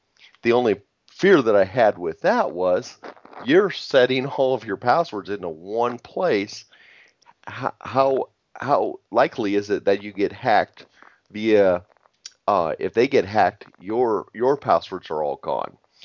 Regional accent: Phoenix, Arizona, United States; Well, I'm from Phoenix, Arizona.

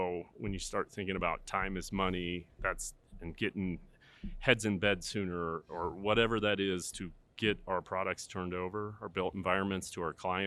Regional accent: Denver, Colorado, United States; Yeah, thanks for having me and welcome to Denver. This is my hometown here, so it's great to have you guys.

